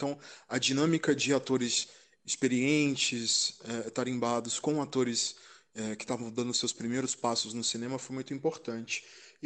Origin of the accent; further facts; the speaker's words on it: Espírito Santo, Brazil; Especificamente lá no meu estado, no Espírito Santo